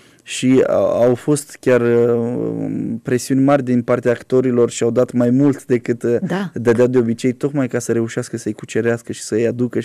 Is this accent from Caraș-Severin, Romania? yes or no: no; Iași, Iași County, Romania; aflau că suntem de la Iași